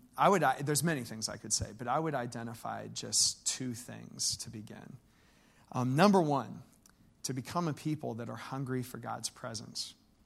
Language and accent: English; Pennsylvania, United States; You know, I grew up in Western Pennsylvania. I feel pretty familiar with the Pittsburgh area